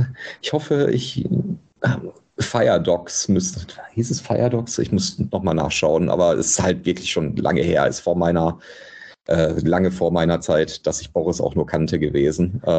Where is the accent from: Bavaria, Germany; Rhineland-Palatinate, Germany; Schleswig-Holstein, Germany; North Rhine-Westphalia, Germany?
North Rhine-Westphalia, Germany; Bochum; Ich komme ja aus Bochum